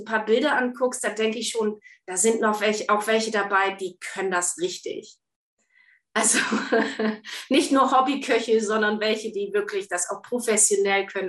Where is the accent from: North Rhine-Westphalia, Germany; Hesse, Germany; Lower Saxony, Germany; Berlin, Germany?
Lower Saxony, Germany; ich komme selber aus dem Norden. Ich komme aus dem Osnabrücker Land.